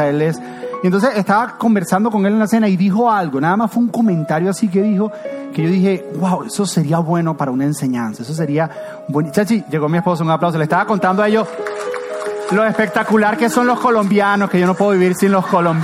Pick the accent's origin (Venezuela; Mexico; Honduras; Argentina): Venezuela; Soy venezolano.